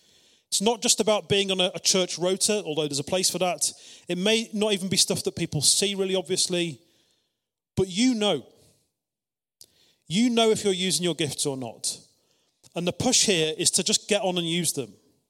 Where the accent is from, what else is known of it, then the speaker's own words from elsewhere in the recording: United Kingdom; being British